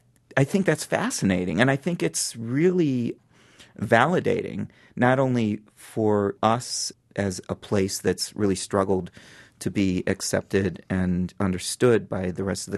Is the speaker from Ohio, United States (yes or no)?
yes; Akron, Ohio, United States; I went to the University of Akron, which was, you know, the state school in my hometown because I could afford to.